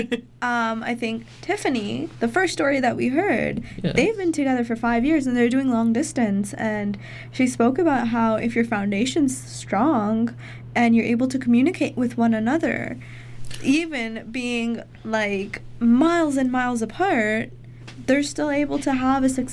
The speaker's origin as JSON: {"language": "English", "country": "Botswana", "tie": "born or raised there", "said": "Yeah, no, I grew up in Botswana, and it was kind of the same thing. Like, you knew so many people, you knew every single person."}